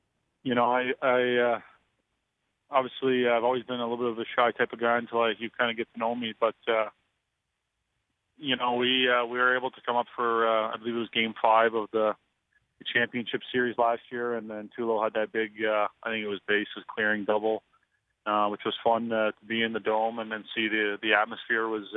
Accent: Toronto, Ontario, Canada; growing up in Toronto

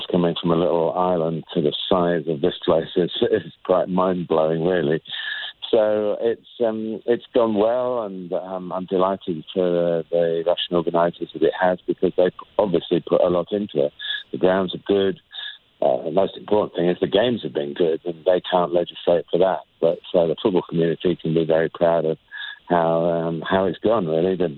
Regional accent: England, United Kingdom; I think as an Englishman

